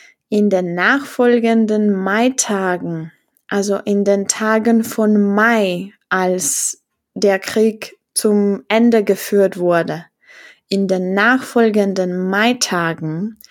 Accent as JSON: {"language": "German", "town": "Ústí nad Labem", "region": "Ústí nad Labem Region", "country": "Czechia", "tie": "born or raised there", "said": "also in meiner Heimatstadt gelebt, in Ústí nad Labem"}